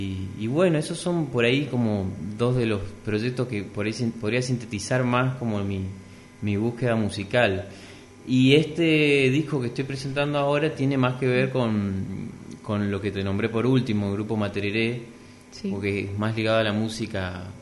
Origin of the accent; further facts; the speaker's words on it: Posadas, Misiones, Argentina; now in Santa Fe, Argentina; Sí, vivo hace 12 años en Santa Fe. Sí, soy acá de Posadas. Y bueno, me fui por la música, me fui a Santa Fe y allá sigo.